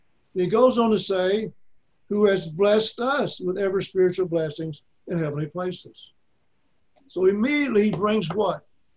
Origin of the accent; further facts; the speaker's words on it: Arkansas, United States; But phonetics, we never had that in the school I went to in Arkansas. We're taught English grammar, but phonetics, we should have had it because of being from Arkansas, we run every word together.